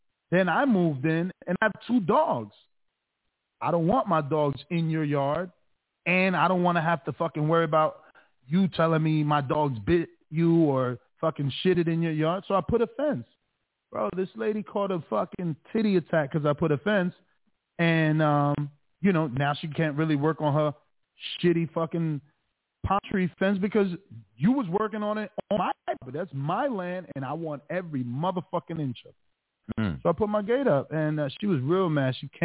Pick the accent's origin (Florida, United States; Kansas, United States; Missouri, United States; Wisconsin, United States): Florida, United States; Like, because, you know, I'm from Florida.